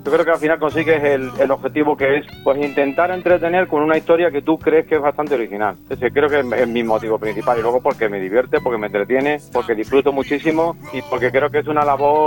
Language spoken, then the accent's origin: Spanish; Isla Cristina, Andalusia, Spain; moved away as an adult; tú has dicho que yo nací en Isla Cristina, donde estuve hasta 18 años, que bueno, sigo teniendo allí a buena parte de la familia.